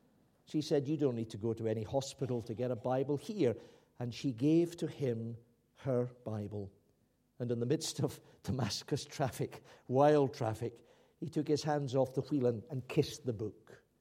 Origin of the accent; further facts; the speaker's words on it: Scotland, United Kingdom; Well, I said, actually, I'm a Scot. These fellows are English.